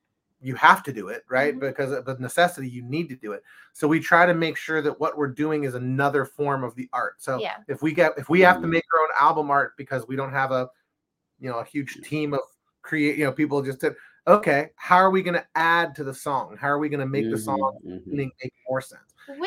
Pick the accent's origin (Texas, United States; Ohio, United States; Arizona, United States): Ohio, United States; Youngstown; we didn't grow up in Los Angeles, we grew up in Ohio, in Youngstown, Ohio, which is like a Rust Belt, like kind of DIY gritty.